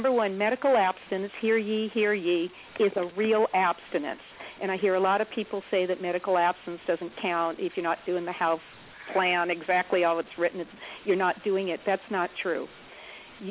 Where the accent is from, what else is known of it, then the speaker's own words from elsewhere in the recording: Los Angeles, California, United States; I'm from California, Los Angeles, and I led a meeting in Brooklyn.